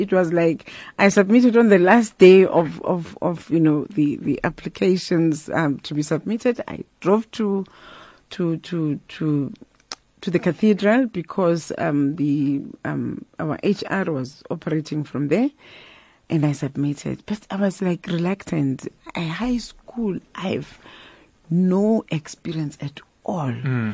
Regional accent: Soweto, Gauteng, South Africa; born there; Yeah, so that's where I was born.

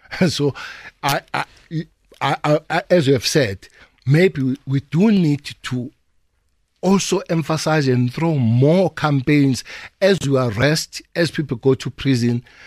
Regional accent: South Africa; I'm a South African. I'm a South African.

